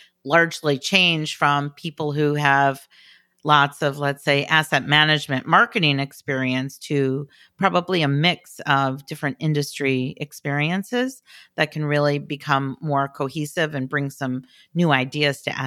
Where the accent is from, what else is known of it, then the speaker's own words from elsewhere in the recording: Detroit, Michigan, United States; because I'm from Detroit and Michigan, in curling terms.